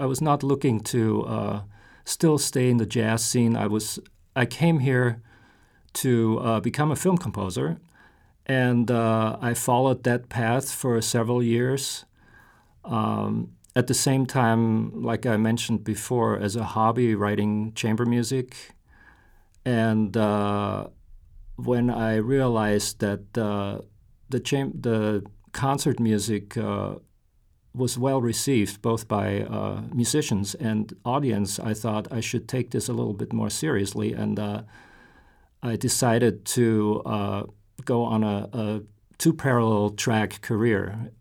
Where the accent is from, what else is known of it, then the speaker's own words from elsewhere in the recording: Austria; moved away as an adult; now in United States; although I grew up in Austria, I was a jazz musician while I was living there.